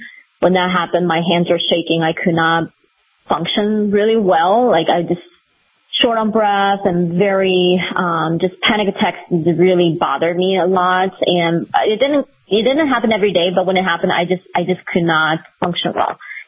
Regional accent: China; now in Fargo, United States; I was born and raised in China, never heard about Fargo or North Dakota in general

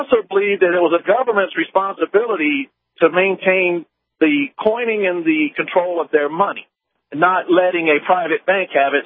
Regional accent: the South, United States; I'm from the South. I love

